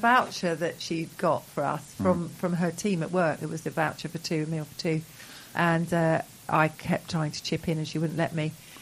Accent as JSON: {"language": "English", "region": "England", "country": "United Kingdom", "said": "And we're not American, we're English."}